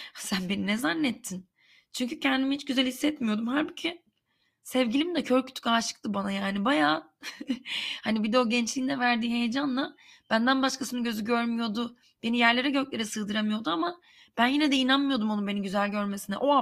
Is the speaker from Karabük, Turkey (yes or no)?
yes; Karabük, Turkey; Çünkü ben küçükken Karabük'te büyüdüm.